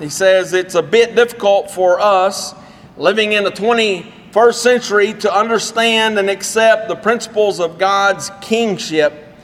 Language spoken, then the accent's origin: English; United States; is deeply ingrained in our minds because we grew up here in America.